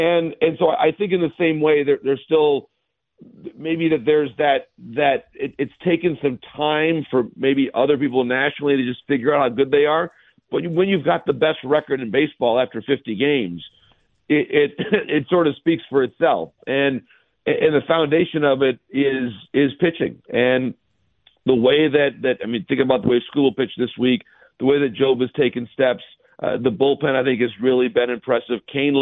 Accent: Michigan, United States; everybody and most people that I know in the game know that I'm from Michigan and live in Michigan.

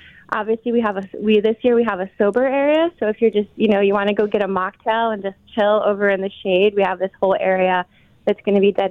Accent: East Aurora, New York, United States; I grew up, born and raised in East Aurora, and to bring these bands to my hometown is kind of surreal.

